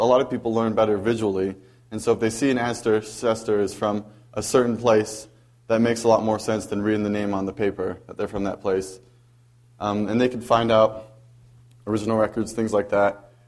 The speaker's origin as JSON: {"language": "English", "region": "Hawaii", "country": "United States", "said": "Fortunately for me, I'm from Hawaii, and Hawaii's district just rolled out, and so I have a whole bunch of victims back at home that I can bug to test and to get it working."}